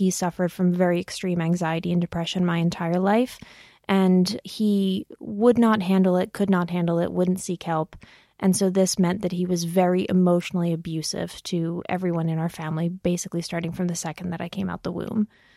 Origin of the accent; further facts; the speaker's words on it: United States; now in Berlin, Germany; I am an American voiceover artist, comedian, musician, and performer currently based in Berlin.